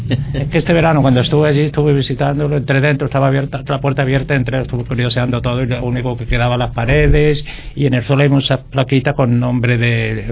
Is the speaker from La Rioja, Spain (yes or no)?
no; Fuentes de Andalucía, Andalusia, Spain; El cementerio de mi pueblo. Bueno, mi pueblo es Fuentes de Andalucía.